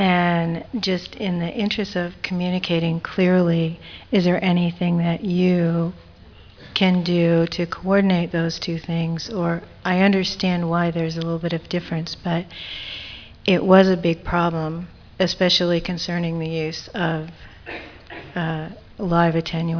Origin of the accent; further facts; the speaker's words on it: Tacoma, Washington, United States; from Tacoma, Washington.